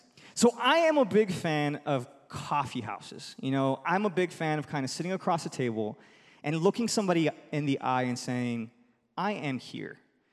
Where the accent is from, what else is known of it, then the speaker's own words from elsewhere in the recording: Chicago, Illinois, United States; born there; See, I was born in Chicago. I was born to two Mexican immigrants, which is actually where the story starts. My parents are both from Mexico. My mom from Zacatecas. My dad from Mexico City.